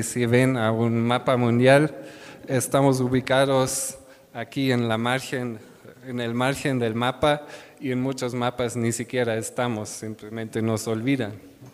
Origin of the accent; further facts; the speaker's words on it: New Zealand; Spanish is a second language; los pueblos indígenas de mi tierra, los Maori.